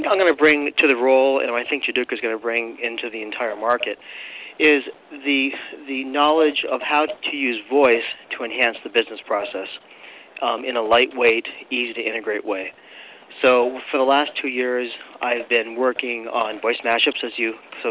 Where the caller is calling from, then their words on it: Massachusetts, United States; Beautiful Cape Cod. I'm here in my office waiting for my wife to stop by so we can go to the Cub Scouts Blue and Gold Banquet tonight.